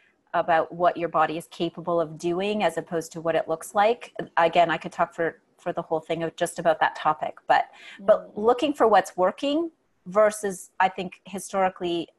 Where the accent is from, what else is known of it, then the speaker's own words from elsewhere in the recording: Sault Ste. Marie, Ontario, Canada; now in Costa Rica; I'm from Sault Ste. Marie in Northern Ontario, and I live now in Costa Rica on the ocean in the jungle.